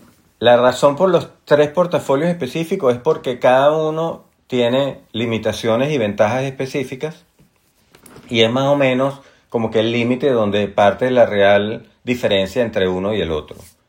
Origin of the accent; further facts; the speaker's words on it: Venezuela; Yo soy de Venezuela y muchos de aquí son latinos